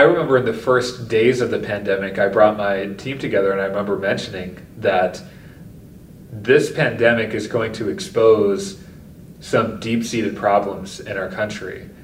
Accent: Wisconsin, United States; not only because it's my home state, this is where I grew up, where I, you know, went to school, went to college, where my family is

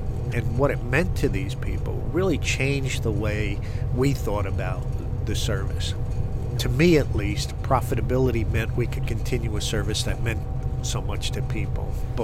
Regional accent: New York, United States; I was born and raised around New York Harbor, and so it was something that was always there.

